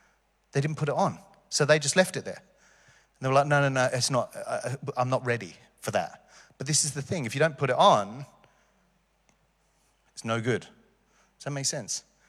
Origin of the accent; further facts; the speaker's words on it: London, United Kingdom; obviously I was from London